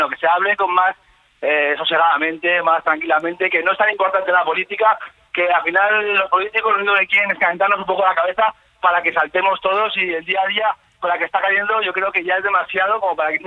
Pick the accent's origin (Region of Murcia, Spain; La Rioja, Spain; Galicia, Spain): La Rioja, Spain; Rincón de Soto; now in Pamplona, Spain; De Pamplona, pero soy de un pueblo de La Rioja, de Rincón de Soto.